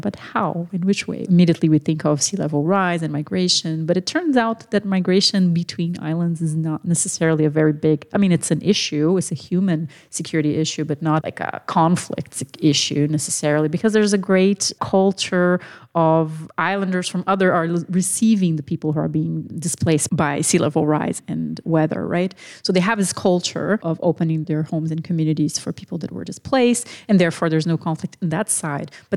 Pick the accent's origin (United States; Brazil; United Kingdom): Brazil; I come from Latin America, and in Brazil, at least, in my country, definitely it's a factor.